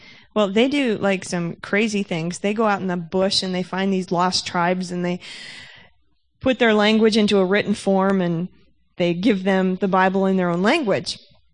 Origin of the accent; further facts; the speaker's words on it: Osseo, United States; lived in Osseo with my dad. Handy how that works. Mom and Dad living together. And I grew up in Osseo.